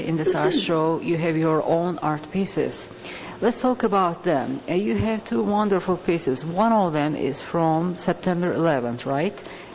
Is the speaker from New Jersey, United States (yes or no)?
yes; Hoboken, New Jersey, United States; today I'm at my hometown, Hoboken.